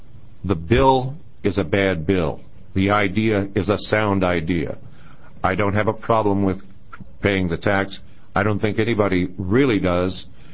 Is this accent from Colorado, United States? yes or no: no; Lincoln City, Oregon, United States; from Lincoln City